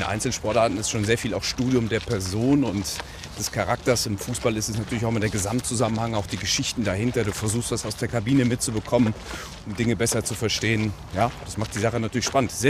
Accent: North Rhine-Westphalia, Germany; Ich komme ja aus dem Sieger Sauerland. Bin ja ein Immi. Wollte aber schon immer nach Köln.

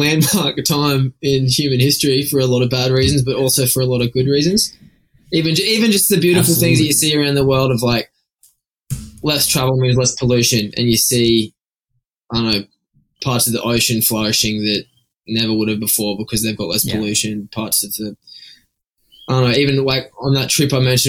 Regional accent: Redlands, Queensland, Australia; Matt and I, we grew up in the Redlands, which is right where you get the ferry over to North Stradbroke Island.

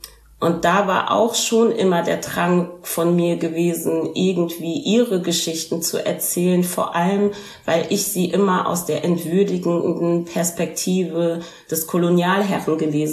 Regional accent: Germany; ich sage, ich bin Deutsche, ist es damit erledigt. Nur in Deutschland muss ich immer wieder erklären.

